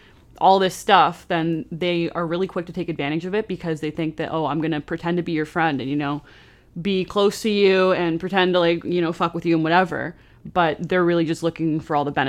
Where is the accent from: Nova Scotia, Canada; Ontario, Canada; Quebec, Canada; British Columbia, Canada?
Ontario, Canada; Oshawa; Like, I have people like that back in my hometown too, where it's just, you know, it's not super small town, but it's still suburban